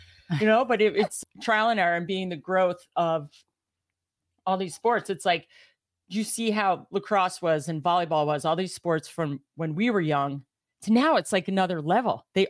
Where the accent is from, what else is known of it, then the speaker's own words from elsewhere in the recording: Montclair, New Jersey, United States; So when we grew up in Montclair and I have, you know, one of five kids, three brothers